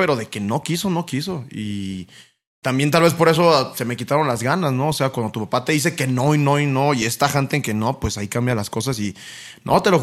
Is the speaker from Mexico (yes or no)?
yes; Mexicali, Baja California, Mexico; como los mexicanos nacemos donde se nos da la chingada gana, yo soy mexicaleño, o sea, full.